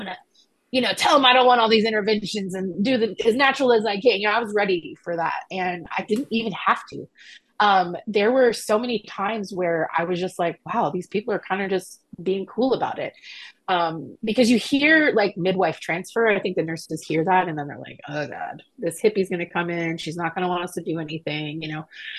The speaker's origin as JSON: {"language": "English", "town": "Austin", "region": "Texas", "country": "United States", "tie": "born or raised there", "said": "I'm born and raised in Austin. Okay. When I was a kid, Breckenridge was the county hospital."}